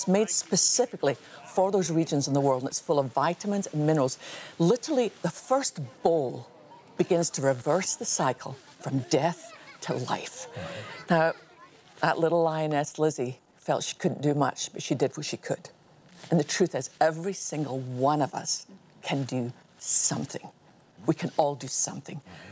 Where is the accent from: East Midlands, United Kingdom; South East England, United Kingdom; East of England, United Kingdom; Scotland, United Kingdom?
Scotland, United Kingdom; born there; Okay, they were born there and I was born in Scotland